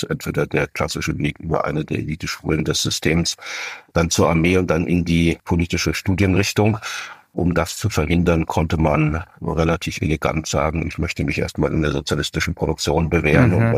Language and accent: German; East Germany, Germany; weil ich bin im Osten in der DDR groß geworden und bin in, ja, ich würde mal sagen, relativ privilegierten Verhältnissen da aufgewachsen.